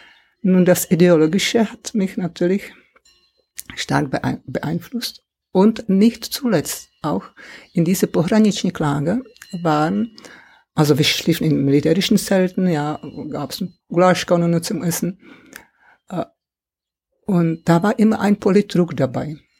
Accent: Czechia; now in Germany; Und mir sind erst hier in Deutschland die Augen abgegangen, wie wir unter einer Lüge groß geworden sind.

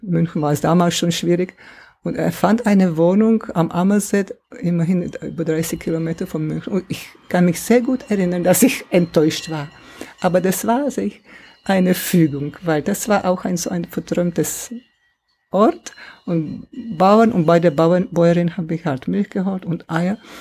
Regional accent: Czechia; now in Germany; Und mir sind erst hier in Deutschland die Augen abgegangen, wie wir unter einer Lüge groß geworden sind.

